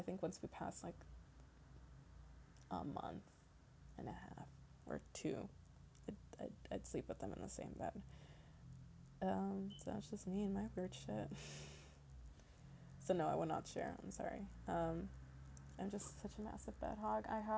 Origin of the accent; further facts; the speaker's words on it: California, United States; clearly, you know that I'm from California because I keep saying dudes unironically.